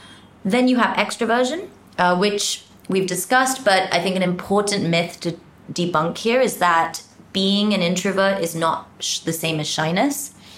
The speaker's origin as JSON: {"language": "English", "region": "England", "country": "United Kingdom", "tie": "born or raised there", "said": "I grew up in England. You're very kind of reserved"}